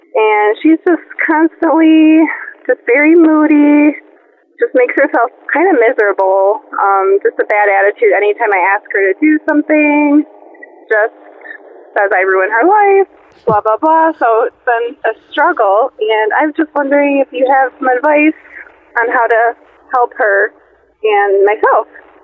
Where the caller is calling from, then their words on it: Michigan, United States; I'm calling from Michigan.